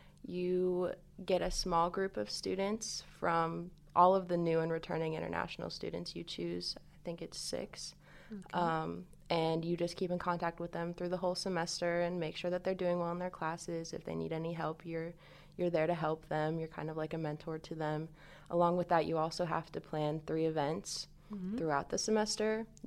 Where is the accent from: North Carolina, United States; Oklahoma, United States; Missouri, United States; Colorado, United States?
Missouri, United States; born there; now in Pennsylvania, United States; I was originally born in Missouri, but I live in Pennsylvania now